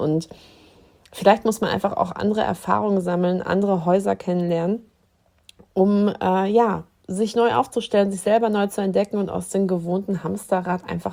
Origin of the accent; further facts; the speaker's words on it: Dortmund, North Rhine-Westphalia, Germany; now in Dithmarschen, Germany; Also ich bin aus Dortmund vor 12 Jahren hier hochgekommen nach Dithmarschen